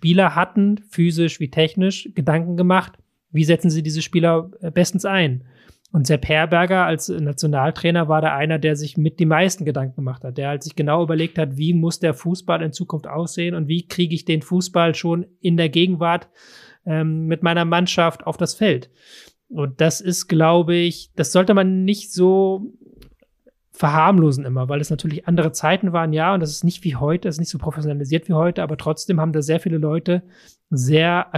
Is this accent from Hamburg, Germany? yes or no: yes; Hamburg, Germany; Als Hamburger